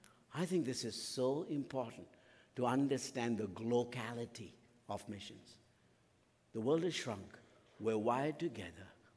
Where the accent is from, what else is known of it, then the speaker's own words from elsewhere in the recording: India; And I could tell you, as an Indian, I was there and I looked around.